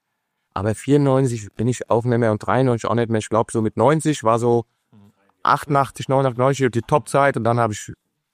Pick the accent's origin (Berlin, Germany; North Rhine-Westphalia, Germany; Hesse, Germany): Hesse, Germany; Frankfurt; Ich bin halt aus Frankfurt und...